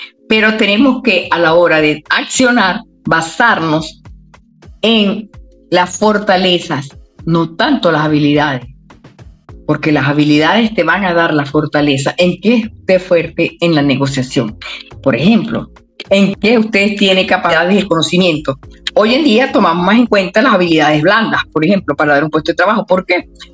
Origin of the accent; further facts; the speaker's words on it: Venezuela; yo tengo una cultura como venezolana